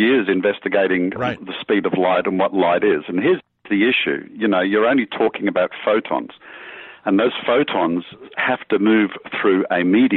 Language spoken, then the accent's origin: English; Australia; I come from Australia, so you know, I'm used to doing a lot of surfing.